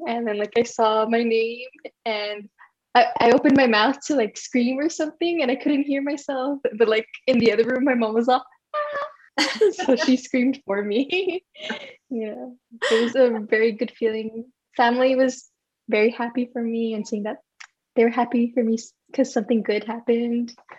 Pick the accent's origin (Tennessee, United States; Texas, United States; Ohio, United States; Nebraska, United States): Texas, United States; El Paso; I am from El Paso and I plan on staying here for a very long time.